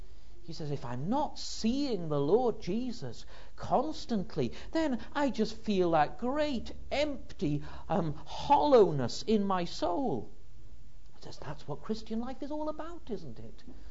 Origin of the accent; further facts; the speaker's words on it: Wales, United Kingdom; the church where I grew up in North Wales.